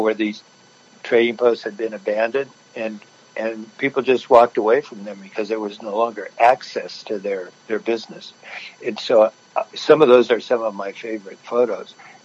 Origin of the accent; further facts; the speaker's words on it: Claremont, California, United States; When I was growing up in Claremont, it was in the mid to late 50s, the 60s, and it was basically a college town and a citrus town.